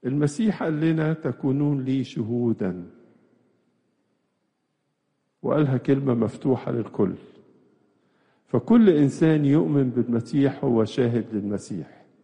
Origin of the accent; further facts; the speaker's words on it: Egypt; واحد من أكبر أديرة الراهبات عندنا في مصر وربما في أفريقيا كلها